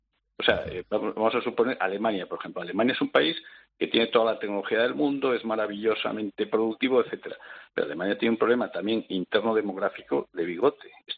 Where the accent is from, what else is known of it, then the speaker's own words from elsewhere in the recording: Avilés, Asturias, Spain; Yo soy de Avilés, de Asturias. Avilés está perdiendo población a un ritmo muy apreciable.